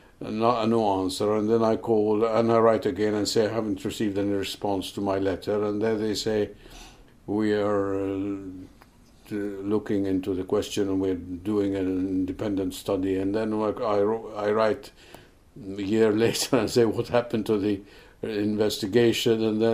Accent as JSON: {"language": "English", "town": "Beit Nuba", "region": "West Bank", "country": "Palestine", "tie": "born or raised there", "moved": "yes", "said": "my home country, I didn't leave by my own choice. My village, Beit Nuba, was occupied in 1967 and systematically dynamited and bulldozed and destroyed completely, together with two neighboring villages, Emwas and Yado."}